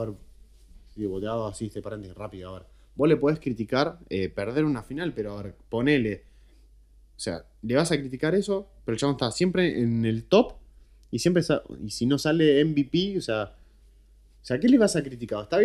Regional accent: Argentina; Que en parte es lo que nosotros hacemos como argentinos

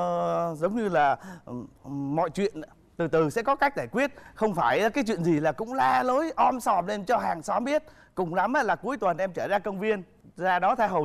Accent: Lam Dong, Vietnam; now in Ho Chi Minh City, Vietnam; Em năm nay 30 tuổi. Em quê gốc ở Hải Dương, sinh ra và lớn lên ở Lâm Đồng và hiện đang làm việc tại Thành phố Hồ Chí Minh.

